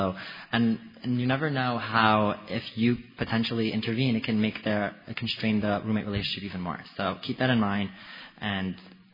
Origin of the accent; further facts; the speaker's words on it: New York City, New York, United States; I'm from New York City, and I'm a junior here at Lafayette.